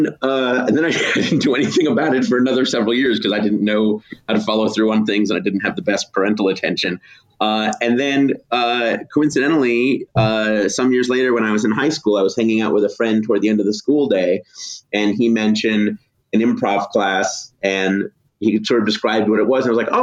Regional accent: Chicago, Illinois, United States; I mean, I grew up in Chicago and, you know, I'd heard of the Second City, but I never went there when I was a kid.

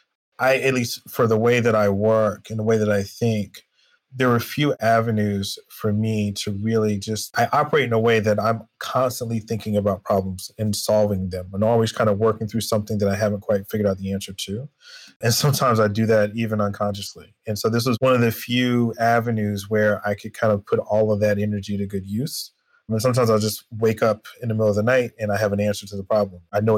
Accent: North Carolina, United States; But I am originally from North Carolina, born, raised, educated there.

